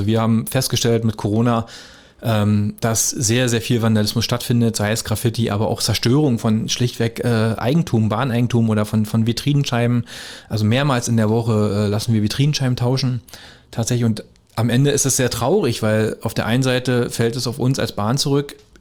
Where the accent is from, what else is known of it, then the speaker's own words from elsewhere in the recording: Beeskow, Brandenburg, Germany; also born or lived in Frankfurt (Oder); Ich bin geboren in Frankfurt, oder? Also ich komme aus der Gegend und bin aufgewachsen in Beeskow und wohne auch noch bei Beeskow.